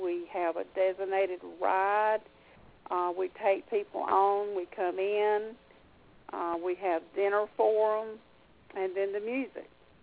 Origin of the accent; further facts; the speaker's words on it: Fayetteville, North Carolina, United States; we're from Fayetteville, North Carolina. I just could never see us leaving there.